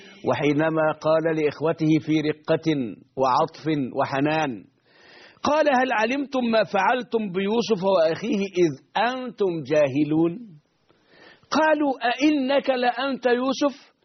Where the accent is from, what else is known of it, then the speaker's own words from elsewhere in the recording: Egypt; أليس عندنا في مصر الآن قرى عرى؟